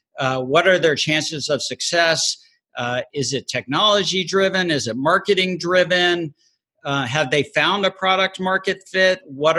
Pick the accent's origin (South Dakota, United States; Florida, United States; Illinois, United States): Florida, United States; Miami; also born or lived in Northeast / West Coast; now in Nashville, United States; But I grew up in Miami. I went to school in the Northeast. I worked in the Northeast for 7 years. Then I worked on the West Coast for 6 years, and then migrated to Nashville